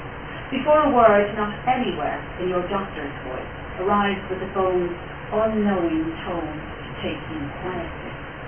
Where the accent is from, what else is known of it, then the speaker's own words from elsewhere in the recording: Ireland; I'm an Irish woman, Irish poet, Irish person